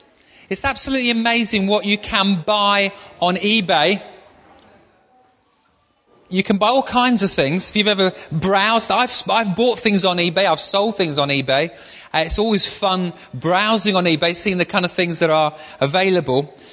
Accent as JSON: {"language": "English", "region": "Yorkshire and the Humber", "country": "United Kingdom", "said": "Being a Yorkshireman myself, appreciate these things."}